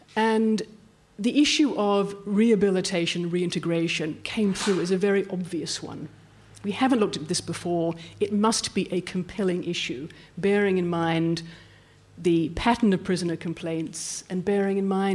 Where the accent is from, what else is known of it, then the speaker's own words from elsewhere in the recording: Melbourne, Victoria, Australia; I grew up in Melbourne, but I spent the last 30 years out of the country